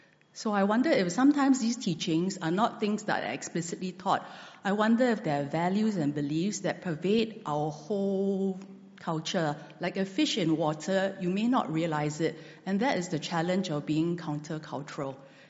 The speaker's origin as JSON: {"language": "English", "country": "Singapore", "said": "We're Singaporean, we've been told this all our lives, meritocracy."}